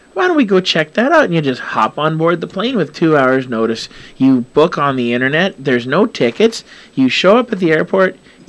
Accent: Montreal, Quebec, Canada; We're from Montreal.

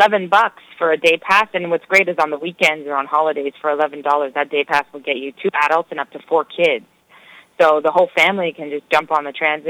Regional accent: Toronto, Ontario, Canada; being born and raised in Toronto and just being a part of that culture.

